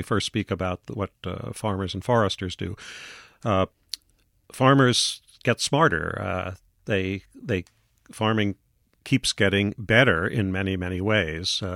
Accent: Manhattan, New York, United States; I come from Manhattan, and of course I'm a believer in vertical cities.

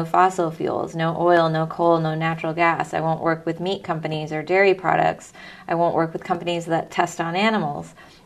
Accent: California, United States; I'm a woman, I came from California, I have a degree in biology

